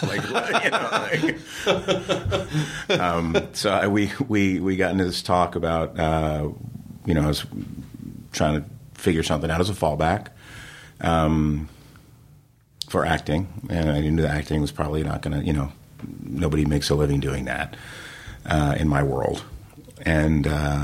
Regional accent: New Jersey, United States; I grew up in New Jersey. I was doing theater

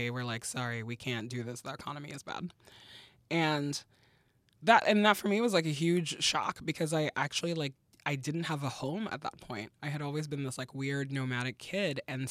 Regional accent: Lagos, Nigeria; also born or lived in Belgium / France; So I grew up in Nigeria and in Belgium, with like a couple of stints in France in there. In Nigeria, we lived in the capital called Lagos, and then the capital moved to this town called Abuja. So I lived there for a year.

